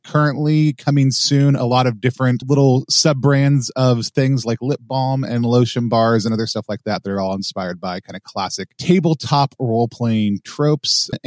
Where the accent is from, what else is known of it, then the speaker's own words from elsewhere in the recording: Texas, United States; Yeah, I grew up in the American South, specifically Texas, not in the Satanic Panic, but on the tail end of the Satanic Panic